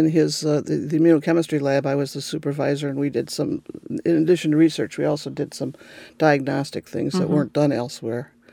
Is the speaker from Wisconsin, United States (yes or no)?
no; Iowa, United States; So I was born in Iowa, actually.